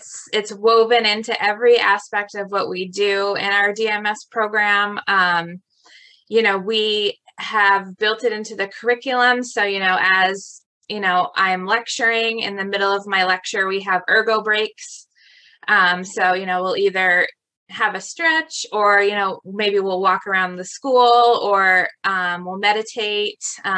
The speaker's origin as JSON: {"language": "English", "region": "Maine", "country": "United States", "said": "I am a sonographer from Maine."}